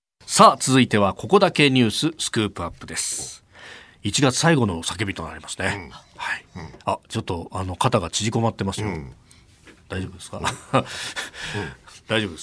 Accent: Yokosuka, Kanagawa, Japan; 私横須賀出身なんで

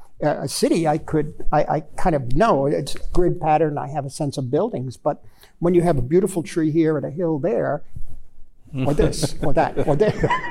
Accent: New York, United States; I depended on him greatly because, you know, I'm a New Yorker.

